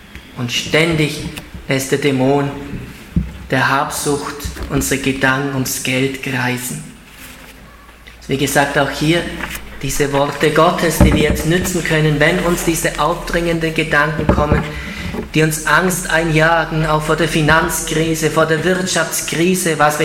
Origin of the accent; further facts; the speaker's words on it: Ulm, Baden-Württemberg, Germany; in Ulm, meiner Heimatstadt